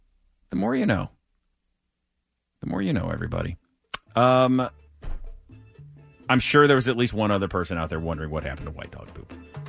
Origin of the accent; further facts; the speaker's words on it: St. Louis, Missouri, United States; I grew up in St. Louis, and St. Louis is awful. It really is. It's a violent city.